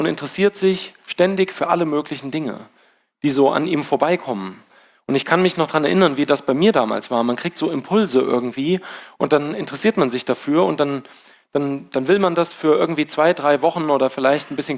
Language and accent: German; Hesse, Germany; Ich bin groß geworden, hatte ich ja gesagt, da auf dem Land irgendwo in Hessen, in einem Ort mit 3.500 Einwohnern.